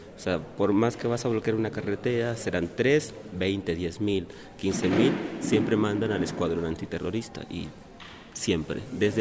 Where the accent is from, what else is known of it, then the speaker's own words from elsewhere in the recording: Colombia; now in San Cristóbal, Mexico; soy colombiano. Actualmente, pues viajando por México y residiendo en San Cristóbal.